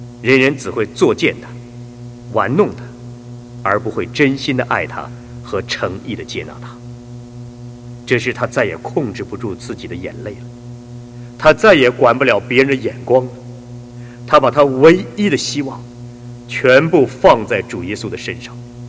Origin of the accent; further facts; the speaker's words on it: China; 我们中国人也说人心隔肚皮，或说知人知面不知心